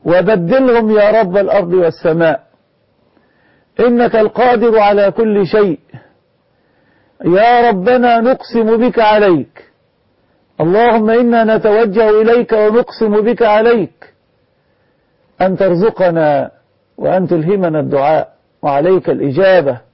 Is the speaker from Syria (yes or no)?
no; Egypt